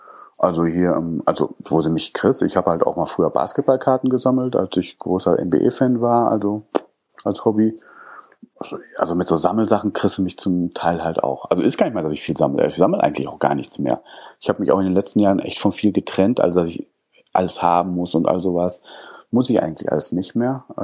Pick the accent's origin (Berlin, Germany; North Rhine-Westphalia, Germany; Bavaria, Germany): North Rhine-Westphalia, Germany; Dortmund; born there; Deswegen bin ich am Ende des Tages auch in Dortmund hängen geblieben. Also ich bin auch gebürtiger Dortmunder, wohne auch immer noch in Dortmund.